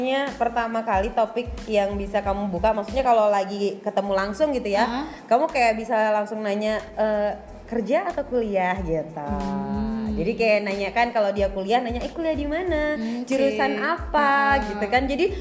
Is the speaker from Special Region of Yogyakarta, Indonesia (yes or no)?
no; Bali, Indonesia; karena dari kecil dilahirkan dan dibesarkan di Bali gitu, jadi nggak bisa bahasa Sunda.